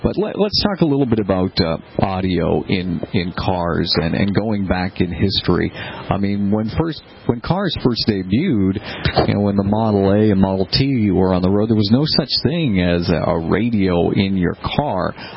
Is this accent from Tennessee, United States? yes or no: no; Boston, Massachusetts, United States; Like, I grew up in Boston, I used to listen to the New York stations, WNBC, WABC, used to listen to KDKA in Pittsburgh